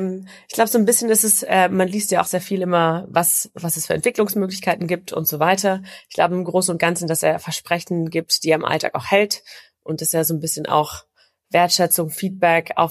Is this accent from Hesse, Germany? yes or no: no; Berlin, Germany; ich bin aus Berlin.